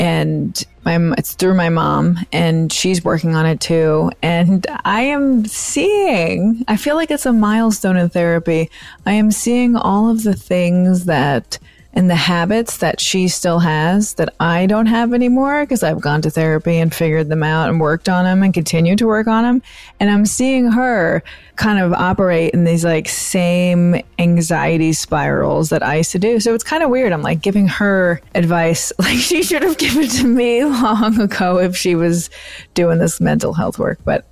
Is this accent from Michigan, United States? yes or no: no; New York, United States; I'm from New York originally.